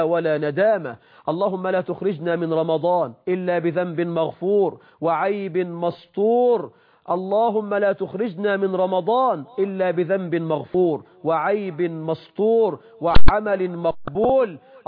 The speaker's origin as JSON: {"language": "Arabic", "country": "Egypt", "said": "بلدنا مصر"}